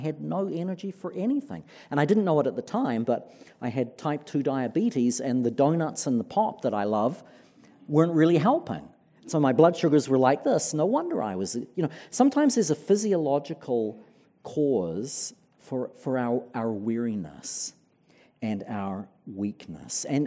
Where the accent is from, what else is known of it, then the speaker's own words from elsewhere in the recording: New Zealand; I'm from New Zealand, which is a post-Christian culture.